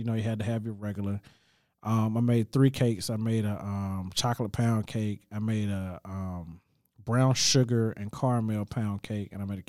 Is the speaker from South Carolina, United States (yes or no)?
yes; South Carolina, United States; I'm from South Carolina, from the country, and we would go. We'll visit grandma